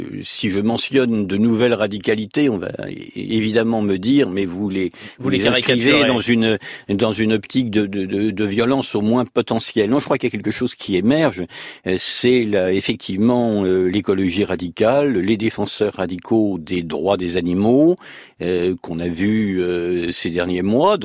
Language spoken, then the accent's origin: French; Paris, Île-de-France, France; Alors écoutez, moi je suis parisien